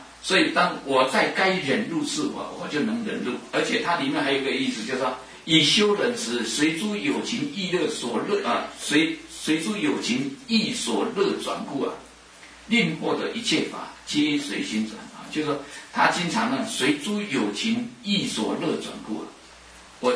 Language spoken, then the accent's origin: Chinese; Taiwan; 我们台湾话不是有句话